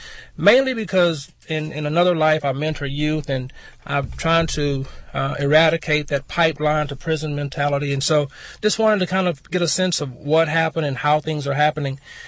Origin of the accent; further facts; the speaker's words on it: Victoria, Texas, United States; A few years ago, I was working out in West Texas, and away from home, moved back to South Texas, Houston, and I'm from the Victoria area.